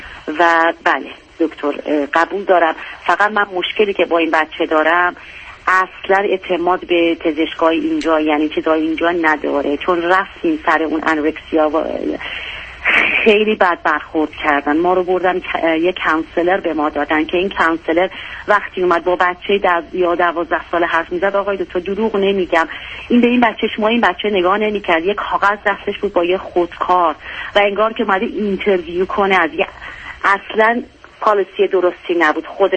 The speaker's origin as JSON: {"language": "Persian", "country": "Iran", "said": "ما ایرانی هستیم"}